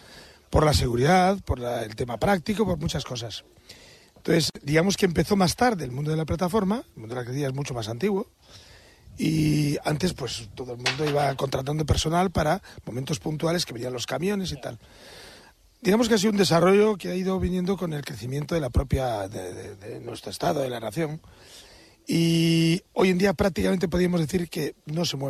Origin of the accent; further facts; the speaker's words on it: Madrid, Community of Madrid, Spain; le contaba que yo soy de Madrid, y digo, joder, yo siempre he echado de menos no tener un pueblo.